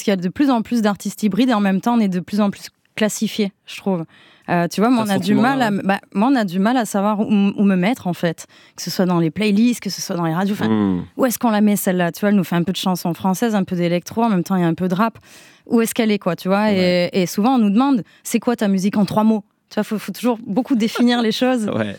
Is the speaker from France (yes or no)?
yes; south of France, France; accent: southern French; Mon accent du sud qui est très présent, qui est encore un peu là.